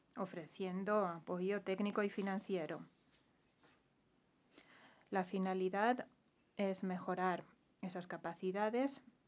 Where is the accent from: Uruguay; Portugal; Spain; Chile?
Portugal; Spanish is a second language; soy de Portugal.